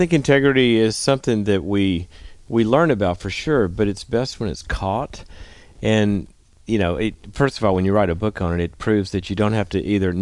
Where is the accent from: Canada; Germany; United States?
United States; the South; I grew up in the South